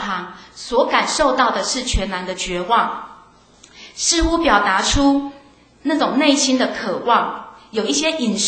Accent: Taiwan; 这首歌谣来纪念当时候我们台湾人民所经历的一切的事件、心情和期待。

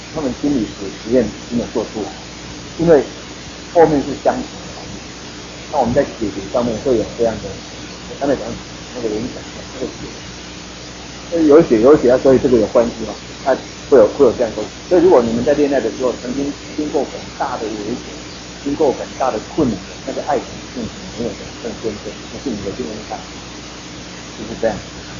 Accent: Taiwan; 我们台湾人他们都拜拜，因为弄一些什么水果啊，好吃的东西就放在那边拜拜吗？

